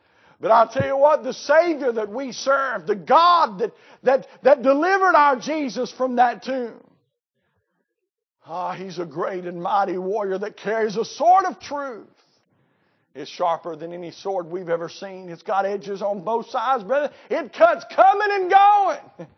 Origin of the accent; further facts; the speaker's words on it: Kentucky, United States; I mean, I grew up in Eastern Kentucky, and I grew up in a part of the world where there was a basketball goal nailed over the door of every barn door in that part of the world